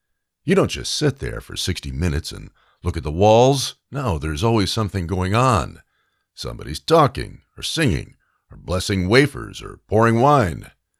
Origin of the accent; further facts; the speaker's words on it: New York, United States; Yes, that's a Yiddish word. I'm from New York, and I know lots of Yiddish words.